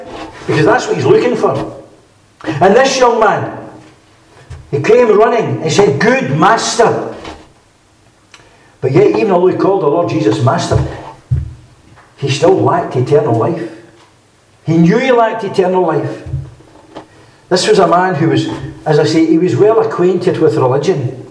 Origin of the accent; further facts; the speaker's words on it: Scotland, United Kingdom; accent: west of Scotland; You know, friends, I come from the west of Scotland. I presume you see that, you recognise that from my accent. I don't have a Fife accent. And round about Glasgow, we often hear folks shouting